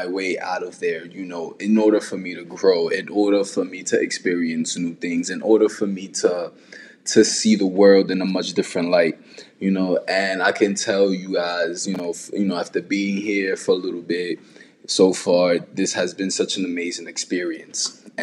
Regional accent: Bronx, New York, United States; I was born and raised back in the Bronx. And if you don't know where the Bronx is, or if y'all have heard many different things about the Bronx, it's not that bad of a place.

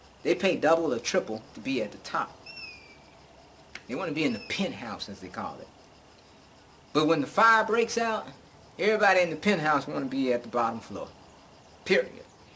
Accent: Alabama, United States; also born or lived in Atlanta, Georgia; I was living in Georgia. I had been living in Georgia, Atlanta, Georgia, for about 20 years. And I'm originally from Alabama.

